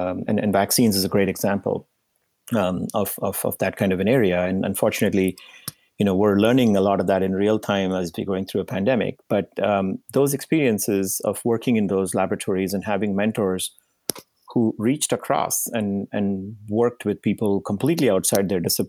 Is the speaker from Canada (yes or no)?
no; India; moved away as an adult; now in United States; So I came from India to Indiana.